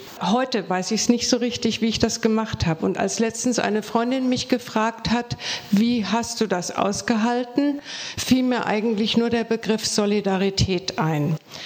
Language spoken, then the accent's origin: German; Bremen, Germany; ich komme aus Bremen, dem Bundesland, von dem ich ursprünglich dachte, dass es das fortschrittlichste ist